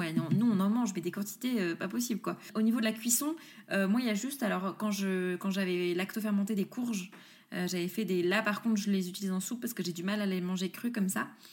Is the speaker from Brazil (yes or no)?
no; Grand Est, France; Je suis alsacienne, donc je sais.